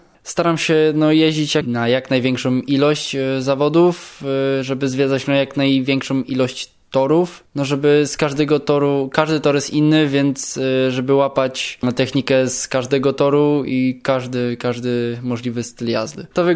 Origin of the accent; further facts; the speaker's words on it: Zalesie, Pomeranian Voivodeship, Poland; pochodzę z Zalesia, z gminy Rzeczynica. Zajmuję się kartingiem. Niedawno skończyłem 18 lat